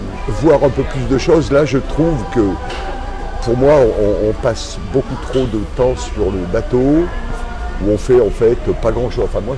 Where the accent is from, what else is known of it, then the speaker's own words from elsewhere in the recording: Auvergne-Rhône-Alpes, France; donc je suis auvergnat d'origine et je suis toujours auvergnat aujourd'hui. Voilà. J'ai 70 ans.